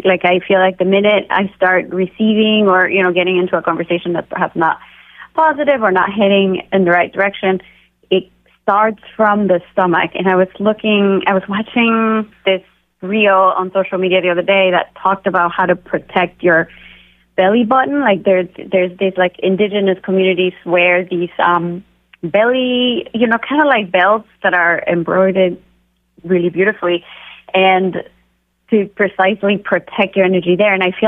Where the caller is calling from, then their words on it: Seattle, Washington, United States; Oh, I am in Seattle.